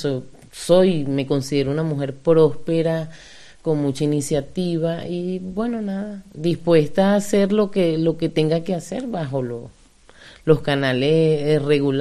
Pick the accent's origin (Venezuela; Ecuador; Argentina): Venezuela; moved away as an adult; cuando me monté en el avión que salí de Venezuela